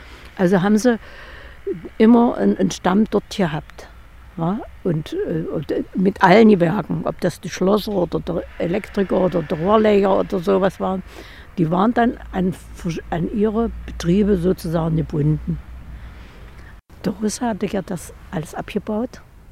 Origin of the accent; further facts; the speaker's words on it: Wolfen, Saxony-Anhalt, Germany; ich bin aus Wolfen und ich wohne schon seit meiner Geburt hier und das ist jetzt schon 84 Jahre her. Und ich wohne auch ganz dicht an der Föhnfabrik.